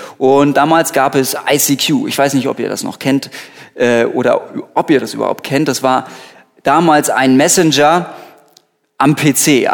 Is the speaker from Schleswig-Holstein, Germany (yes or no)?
yes; Lübeck, Schleswig-Holstein, Germany; moved away as an adult; also born or lived in Mainz; Ich bin von Lübeck nach Mainz gezogen und ich kannte dort keine Menschenseele.